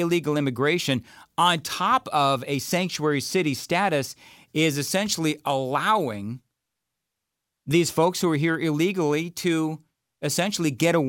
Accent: California, United States; I think one of the reasons why I'm so frustrated with this is because of what I saw, again, growing up in California.

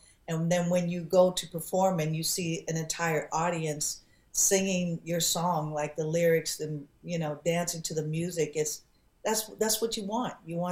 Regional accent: California, United States; And then growing up in the Bay Area, you have … coming over and hanging out.

